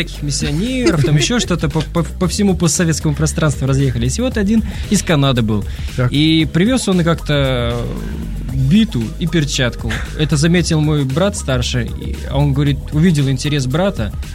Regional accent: Tyumen, Tyumen Oblast, Russia; also born or lived in Kazakhstan; вообще я из Тюмени, привезенный так в казахстанские степи, там забытый на 20 лет.

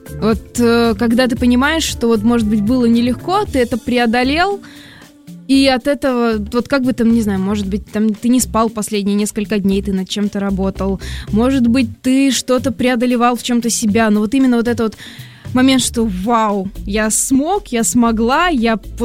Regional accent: Kazakhstan; born there; also born or lived in Chapaevsk, Russia; Я родилась в Казахстане, жила в Самарской области, в Чапаевске. И оттуда уже поступала в Москву.

